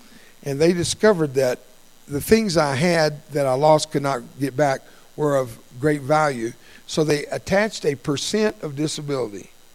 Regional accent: United States; first language Spanish; English is a second language; That's my first language was Spanish, by the way. I didn't speak English until I was 6 years old. I grew up on the border with Mexico.

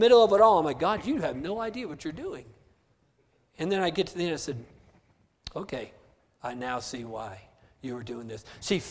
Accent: New Mexico, United States; listen, I'm from New Mexico. I could drink a jar of green chili, right?

